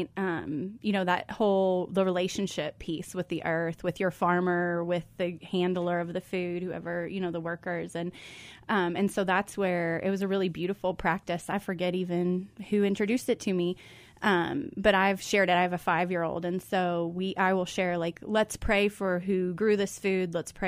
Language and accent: English; Louisville, Kentucky, United States; I am from Kentucky originally, Louisville, Kentucky